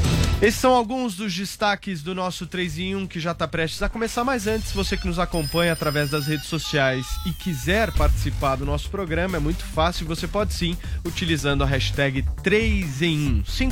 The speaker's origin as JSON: {"language": "Portuguese", "region": "São Paulo", "country": "Brazil", "said": "hoje um dia importantíssimo a todos nós que somos paulistas"}